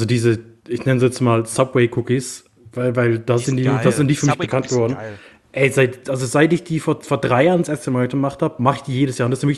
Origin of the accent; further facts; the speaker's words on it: Karlsruhe, Baden-Württemberg, Germany; Bei uns in Karlsruhe sagt man Prosciutto.